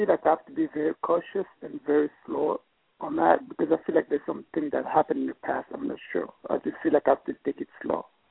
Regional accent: New York, United States; I'm from New York.

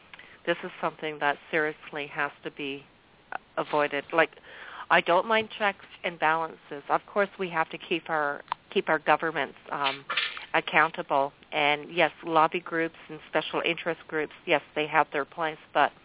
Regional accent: Canada; As a Canadian, I'm very distressed when I see unelected officials dictating government policy.

